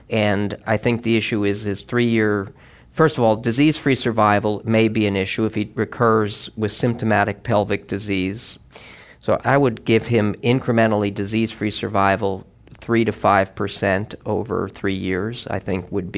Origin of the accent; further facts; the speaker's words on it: New Jersey, United States; Yeah, I'm from New Jersey, so I know how tough those people are.